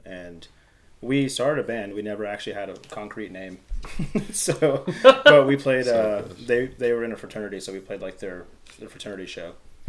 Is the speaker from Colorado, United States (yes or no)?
yes; Aurora, Colorado, United States; now in Fort Collins, United States; I'm a Colorado native. I grew up in Aurora.